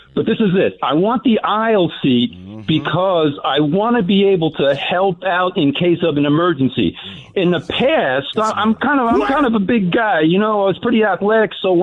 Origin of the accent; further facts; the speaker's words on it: New Jersey, United States; I'm from Jersey.